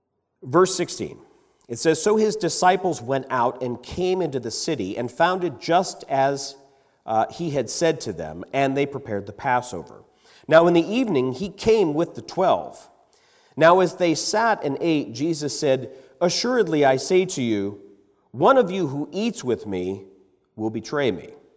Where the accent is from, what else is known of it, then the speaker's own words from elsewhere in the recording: Pennsylvania, United States; When I grew up in Pennsylvania, my parents and my family always used this expression. It's kind of around the Pittsburgh region